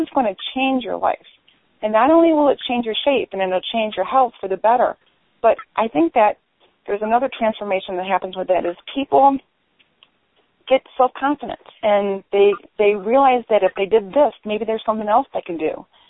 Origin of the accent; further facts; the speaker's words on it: Cleveland, Ohio, United States; the medical capital of the world, which is Cleveland, my hometown